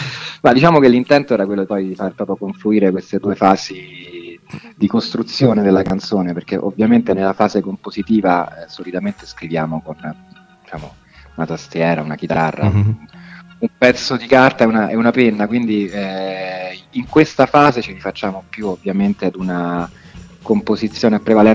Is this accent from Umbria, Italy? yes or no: no; Rome, Lazio, Italy; un testo in romanesco, noi siamo di Roma